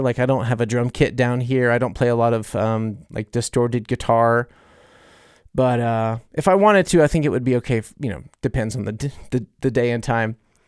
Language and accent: English; New Orleans, Louisiana, United States; And I'm also coming from New Orleans, I'm like, they're going to kill us, you know?